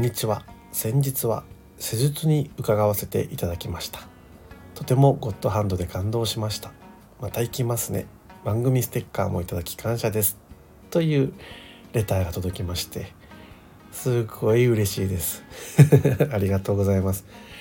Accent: Okinawa, Japan; 私は沖縄出身なので雪と縁がないまま20代まで過ごしたので

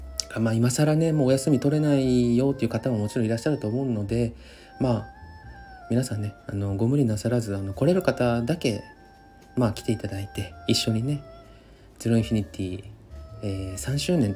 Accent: Hiroshima, Japan; まあ僕は地元が広島県なんですけれども、まあお隣なんですよね、島根県っていうのは。

